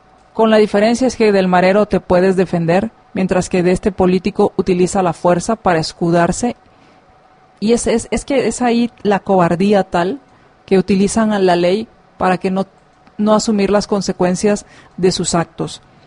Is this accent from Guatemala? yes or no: yes; Guatemala; nosotros los que estamos en Guatemala somos el alemán oriental